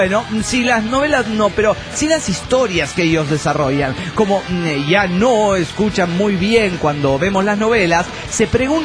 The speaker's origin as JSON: {"language": "Spanish", "town": "Ensenada", "region": "Baja California", "country": "Mexico", "said": "soy el homie de Ensenada, Baja California, México."}